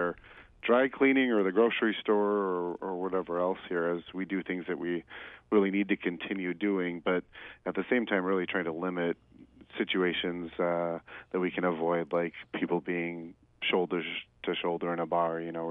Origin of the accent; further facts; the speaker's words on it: Minnesota, United States; I'm from Minnesota originally. I grew up here. We are Minnesota tough, stoic people.